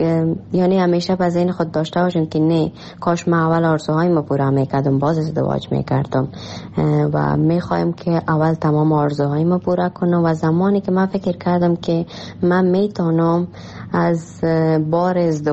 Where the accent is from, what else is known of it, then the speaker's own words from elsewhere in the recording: Afghanistan; born there; moved away; درست است در کشوری که ما تولد شدیم افغانستان است،